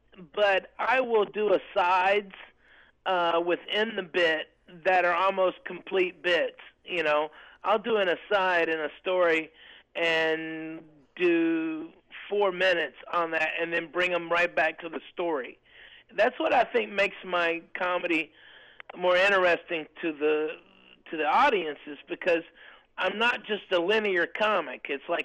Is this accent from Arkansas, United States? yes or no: yes; Arkansas, United States; or growing up in Arkansas, you know, a glorious kid in the 80s, the white trash.